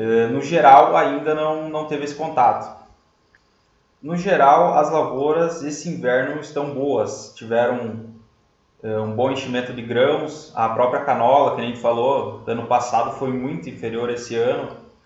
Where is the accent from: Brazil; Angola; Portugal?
Brazil; Ijuí, Rio Grande do Sul; sou natural de Ijuí